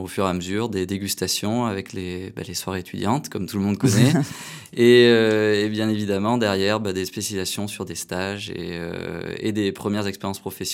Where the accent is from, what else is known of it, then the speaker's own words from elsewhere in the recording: Nouvelle-Aquitaine, France; Originaire de la Corrèze, exactement.